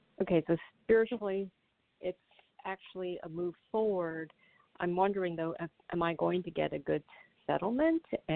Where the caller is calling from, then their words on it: New York, United States; I'm calling from New York.